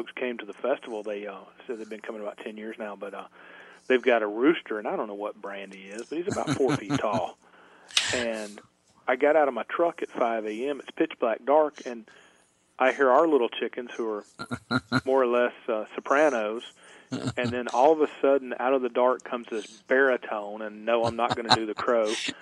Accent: Gainesville, United States; born there; I've spent a lot of time, and I was born in Gainesville, so you know.

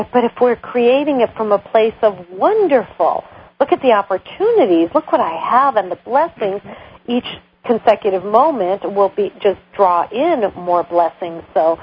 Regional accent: United States; as an American, I have the opportunity to hop in my car and run to the grocery store

